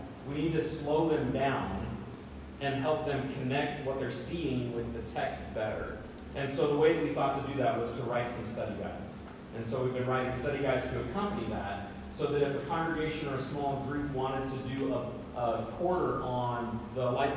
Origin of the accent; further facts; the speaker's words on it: Oregon, United States; I typically imagine things like where I grew up in Oregon. So when I hear rivers, I think about the Columbia. And when I think mountains, I visualize Mount Hood.